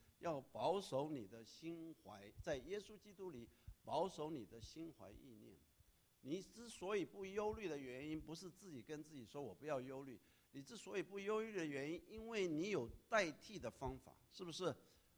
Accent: Taiwan; 我师母是从小在美国长大，我从小在台湾长大，所以差距很大。

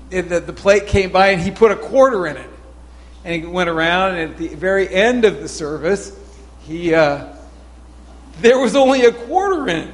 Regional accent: Mill Valley, California, United States; also born or lived in Fresno; So, yes, I was raised in Mill Valley, born in Fresno, but raised in Mill Valley.

